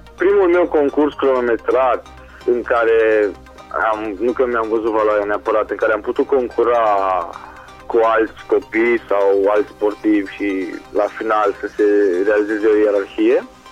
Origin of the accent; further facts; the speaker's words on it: Reșița, Caraș-Severin, Romania; born there; M-am născut în Reșița, județul Calea Severin, pe data de 14 ianuarie 1997.